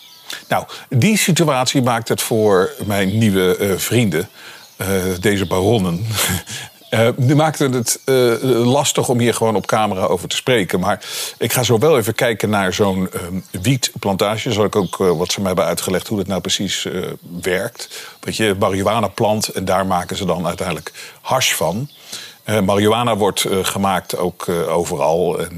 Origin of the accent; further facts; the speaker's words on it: Netherlands; Wij als Nederlanders waren natuurlijk de enige die dronken